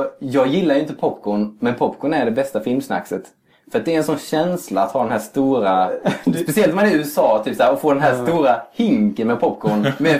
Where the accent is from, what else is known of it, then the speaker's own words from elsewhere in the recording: Bromölla, Skåne, Sweden; Nej, jag är ju skåning från början. Mm. Jag kommer från en liten plats som heter Bromölla.